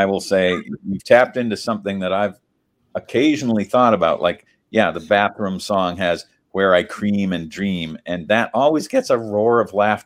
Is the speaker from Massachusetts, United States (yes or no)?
yes; Massachusetts, United States; when I got the application for Harvard, I was stunned to find out that Harvard was in my home state.